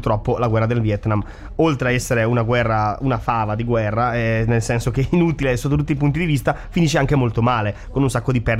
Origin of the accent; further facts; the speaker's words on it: England, United Kingdom; Italian is a second language; lo so perché sono inglese